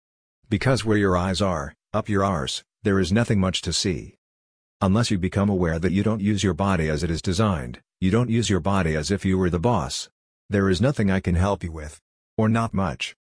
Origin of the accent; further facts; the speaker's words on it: Hungary; English is a second language; When I want to explain anything to people back in Hungary, I don't have the words.